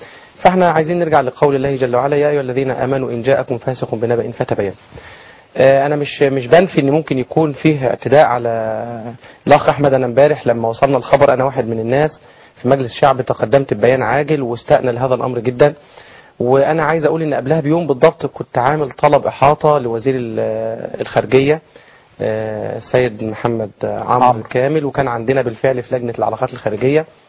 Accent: Egypt; ليه إحنا كمصريين يعني ليه مهانين برا

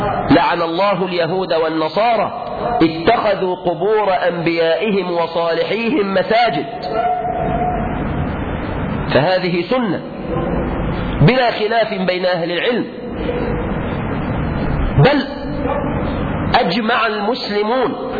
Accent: Mansoura, Dakahlia, Egypt; عندنا في المنصورة

